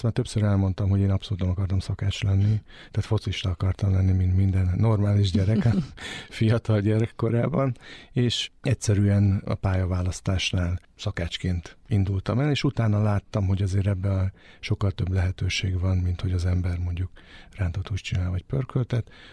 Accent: Székesfehérvár, Fejér, Hungary; ugye már vidéki vagyok, tehát gyermekkorom nagy részét, ahogy említettem is, nagymamámnál töltöttem, tehát a nyári szüneteket, illetve hát Székesfehérvár értelemszerűen a vidék.

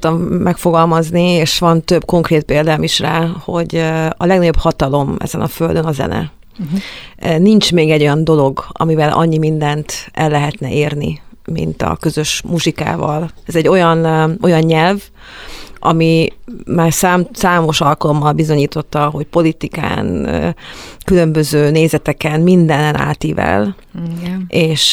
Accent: Vojvodina, Serbia; ugye én Vajdaságból származom

